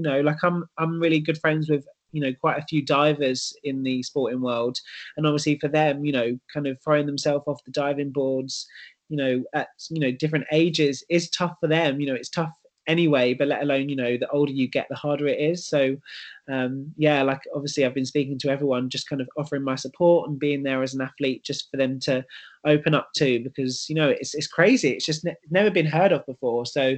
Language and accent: English; London, United Kingdom; now in Manchester, United Kingdom; So I'm isolating here in Manchester. But yeah, London is my hometown.